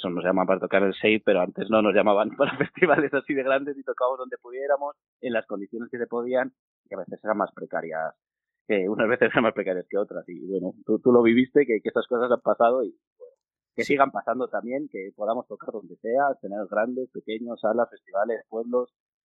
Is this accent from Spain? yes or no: yes; Burgos, Castile and León, Spain; También tiene que ver con que somos de Burgos, al final pues nos sentimos como más del norte, ¿no?